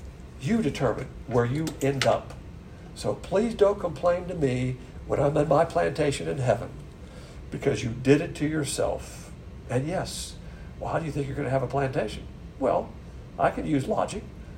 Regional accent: the South, United States; As a Southerner, I don't like that expression, going south.

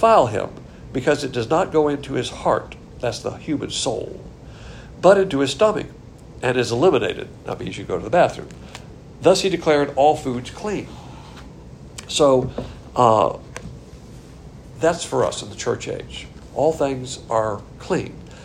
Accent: Alabama, United States; accent: Southern; Texas won't be so bad, because we're both from Alabama. And then we discovered Texans think barbecue is a cow. It's not a cow. Of course, Texas will string me up for that. For where I come from, it's a pig.

